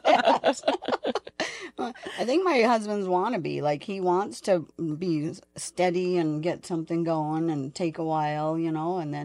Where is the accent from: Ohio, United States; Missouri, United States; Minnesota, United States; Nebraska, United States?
Minnesota, United States; Cokato; born or raised there